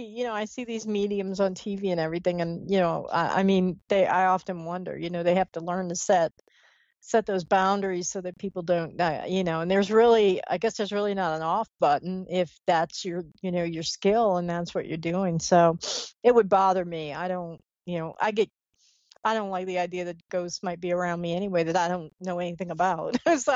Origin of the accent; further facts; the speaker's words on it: New Orleans, Louisiana, United States; I mean, I'm from New Orleans. What do you think?